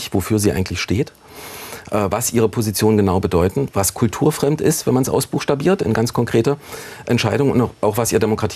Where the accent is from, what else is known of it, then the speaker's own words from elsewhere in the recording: Halle, Saxony-Anhalt, Germany; in Halle-Neustadt, in meiner Heimatstadt